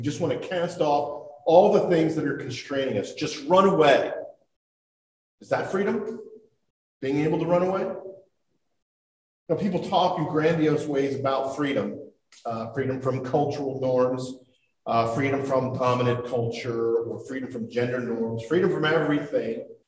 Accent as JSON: {"language": "English", "country": "United States", "said": "you know, I'm an American. I can do what I want. I'm free."}